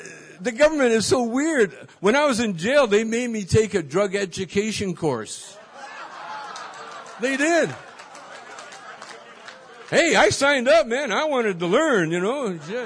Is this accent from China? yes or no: no; Canada; now in United States; When I'm a Canadian. I'm from Canada. And so I'm down here, and, you know, I've been down here for years